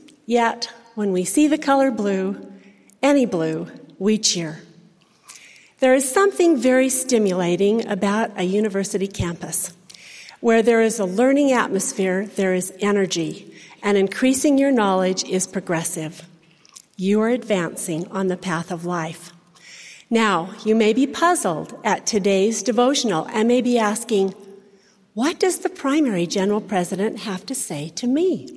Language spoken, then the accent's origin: English; Salt Lake City, Utah, United States; also born or lived in Ogden, Utah; I was born in Ogden, Utah, grew up in Salt Lake City, and at age 18, when I was about to leave to go to Utah State